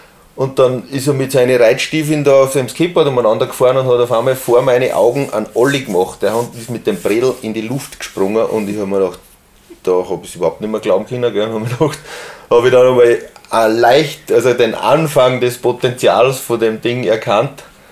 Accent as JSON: {"language": "German", "town": "Kuchl", "region": "Salzburg", "country": "Austria", "tie": "born or raised there", "said": "Ich bin am Land aufgewachsen, in Kuchl, in einer Siedlung außerhalb vom Ort."}